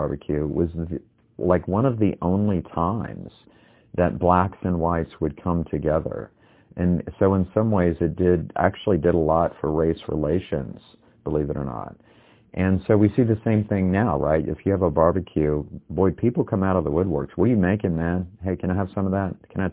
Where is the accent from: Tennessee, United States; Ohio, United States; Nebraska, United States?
Tennessee, United States; Memphis; but growing up in Memphis, I'm not a massive barbecue fan.